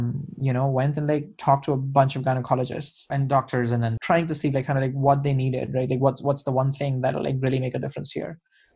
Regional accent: India; But we're both from developing countries. He's from Turkey and I'm from India.

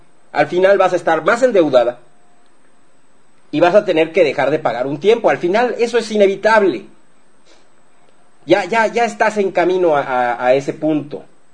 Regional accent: Mexico; Porque así somos los mexicanos, ¿no? Somos muy responsables.

